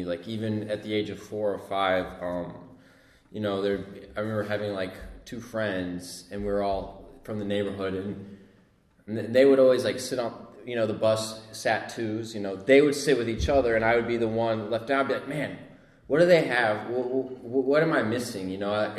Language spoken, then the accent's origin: English; Midwest, United States; born there; I was, you know, I was born in the Midwest.